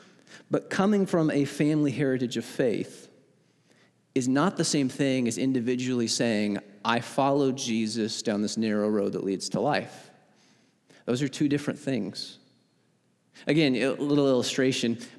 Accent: Salem, Illinois, United States; I said, well, I'm from Salem, Illinois. That's where I grew up, southern part of the state.

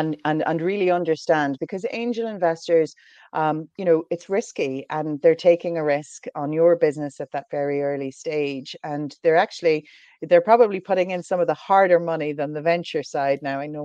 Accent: Ireland; accent: Irish; now in London, United Kingdom; I suppose from my accent, I am Irish, based in London.

